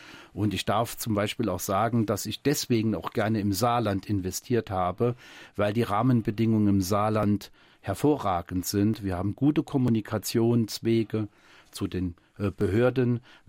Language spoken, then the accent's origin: German; Italy; now in Germany; Das ist mein Temperament als Italiener. Lässt einen als Gastarbeiterkind niemals los.